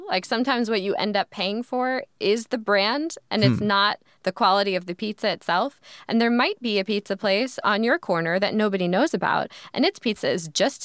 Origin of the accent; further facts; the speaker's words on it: New York City, New York, United States; Fold it in half. I'm a New Yorker.